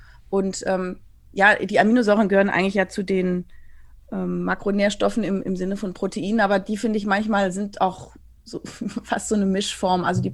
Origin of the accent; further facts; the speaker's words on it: Berlin, Germany; Ich komme hier aus Berlin